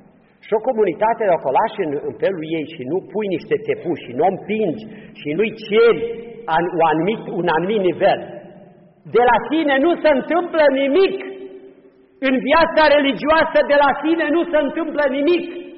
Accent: Făgăraș, Brașov County, Romania; Eu nu pot suporta ca la Făgăraș să cânte fiecare pe limba lui. Sunt făgărășan, dar am altă regu

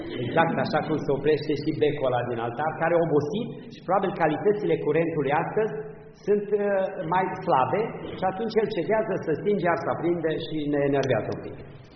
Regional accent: Romania; E român, e, noi suntem români și cu asta basta.

